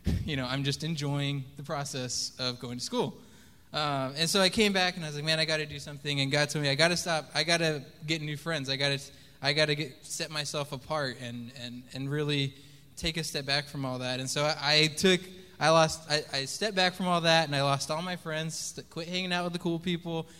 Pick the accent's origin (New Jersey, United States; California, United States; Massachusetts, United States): California, United States; because I moved down from Northern California, I just kind of ended up with the cool people.